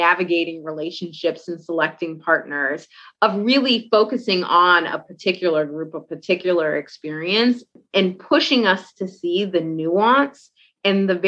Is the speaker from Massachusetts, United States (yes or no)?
yes; Cambridge, Massachusetts, United States; I grew up in Cambridge, Massachusetts. So I think that's also why a lot of times my neighborhood kind of ends up in books.